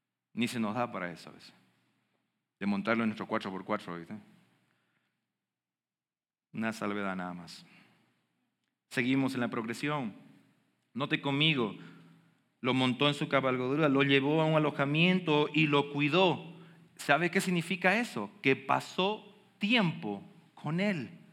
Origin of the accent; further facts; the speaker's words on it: Bolivia; Soy de Bolivia. Si no lo sabía, tal vez por el acento. Nací en un hogar donde el papá voló y mamá con 6 hijos.